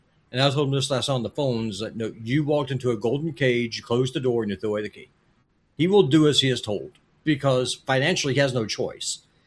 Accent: Pensacola, Florida, United States; I did. I went through middle school in Pensacola

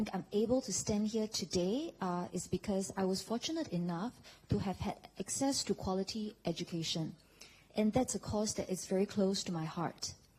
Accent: Singapore; born there; also born or lived in Taiwan; I was born in Singapore, but spent part of my childhood in Taiwan, where my mother was from. Growing up in a bilingual and bicultural environment

